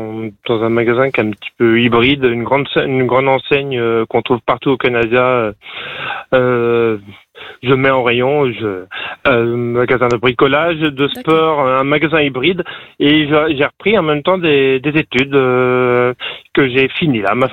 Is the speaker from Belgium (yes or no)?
no; Pays de la Loire, France; Oui, à côté de Nantes. Moi, je suis originaire à côté de Cholet.